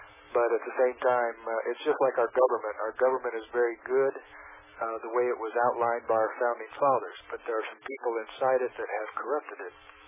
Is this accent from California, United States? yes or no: no; St. Louis, Missouri, United States; born there; I was born in St. Louis when my father was stationed in the FBI.